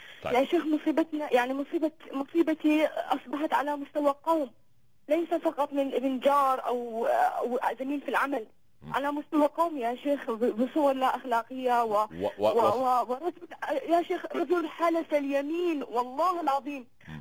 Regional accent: Syria; أكلمك يا شيخ أنا من سوريا

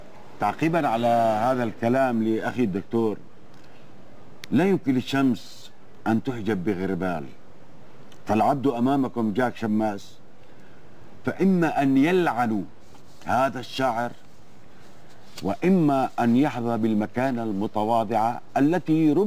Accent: Al-Hasakah Governorate, Syria; born there; إن مسقط رأسي هو محافظة الحسكة، ويطلق عليها الجزيرة لأنها تقع بين نهري دجلة والفرات.

